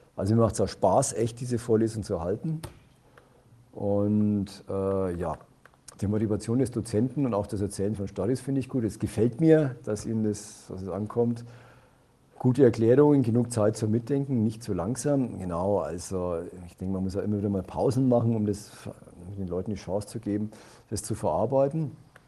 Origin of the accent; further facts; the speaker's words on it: Bavaria, Germany; accent: Franconian; Passt schon, dass ich bin auch Franke, wie Sie hören.